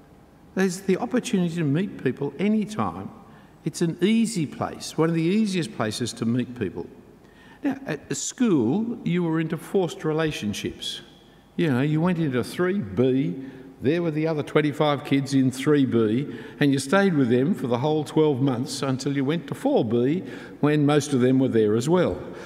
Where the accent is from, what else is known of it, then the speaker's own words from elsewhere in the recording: Australia; It's our university as Australian citizens.